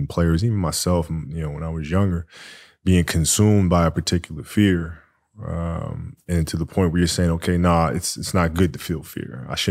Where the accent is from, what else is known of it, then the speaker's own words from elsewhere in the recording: Italy; growing up in Italy, when I first moved over there, it was, you know, I didn't speak Italian.